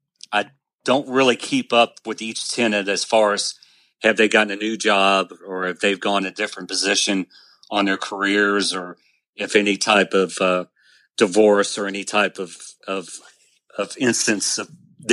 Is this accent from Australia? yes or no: no; the South, United States; Well, I'm from the South, and we have an old saying, let sleeping dogs lie.